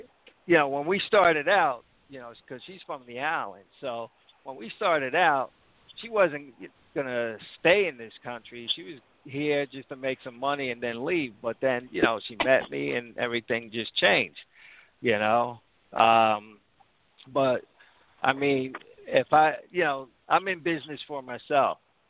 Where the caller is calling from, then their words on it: New Jersey, United States; Calling from New Jersey.